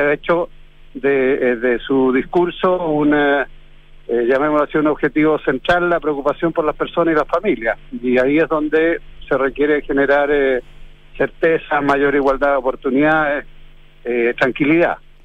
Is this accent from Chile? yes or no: yes; Chile; yo soy de Ohio, Norte Chico, donde hay muchos descendientes de nuestro pueblo originario de Aguita